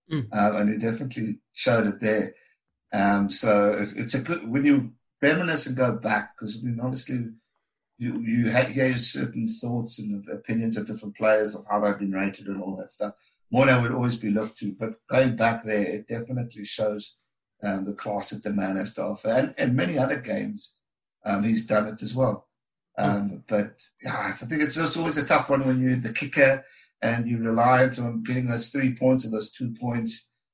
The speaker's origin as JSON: {"language": "English", "country": "South Africa", "said": "as a South African"}